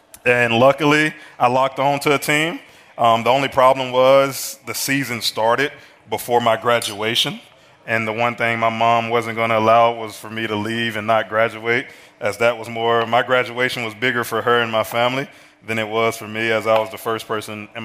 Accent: Alabama, United States; now in Europe; You know, I'm from Alabama, 36 years old from Alabama. Been in Europe a lot longer than I expected to be in Europe.

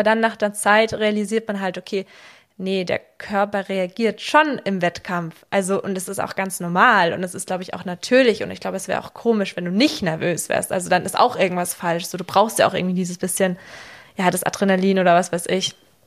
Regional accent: Reichersbeuern, Bavaria, Germany; Ich komme aus Reichersbeuern und dort haben wir auch einen Eisplatz im Dorf.

